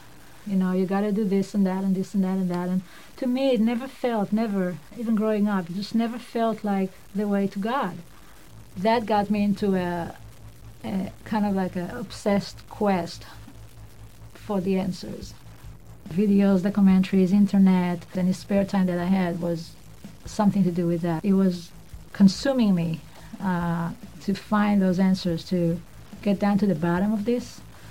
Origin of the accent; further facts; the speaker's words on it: Israel; I grew up in Israel, secular family.